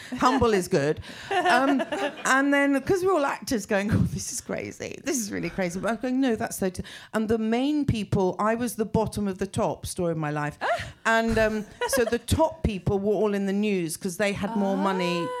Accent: England, United Kingdom; So I kind of stopped being English.

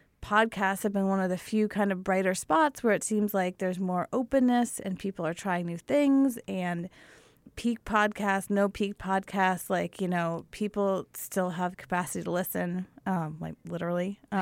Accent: Lewistown, Pennsylvania, United States; I grew up in Lewistown, Pennsylvania.

